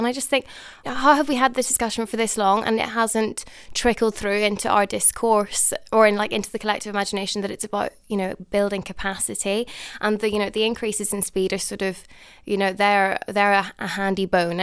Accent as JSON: {"language": "English", "region": "Northern Ireland", "country": "United Kingdom", "said": "I think that, you know, being Northern Irish, I think that, you know, people travel from Northern Ireland to all parts of the rest of the UK very regularly for work."}